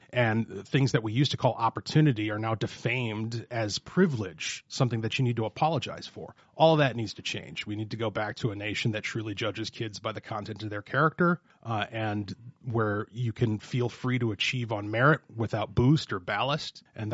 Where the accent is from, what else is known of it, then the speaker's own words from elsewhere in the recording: Detroit, Michigan, United States; born there; now in Minnesota; how it is that we came to live in Minnesota, because I was born in Detroit, and that's where he grew up.